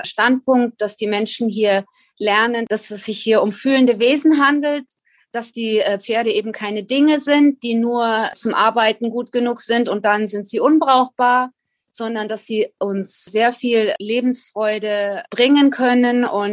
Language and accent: German; Germany; moved away as an adult; Ich habe natürlich Heimweh. Ich vermisse meine Heimat Deutschland zutiefst.